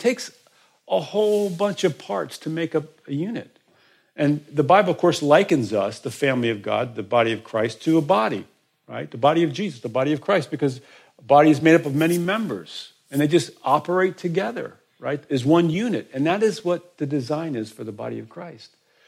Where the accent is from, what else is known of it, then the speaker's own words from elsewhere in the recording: Maryland, United States; moved away; Now, I'm from Maryland, okay? I fled the East Coast in 84, okay?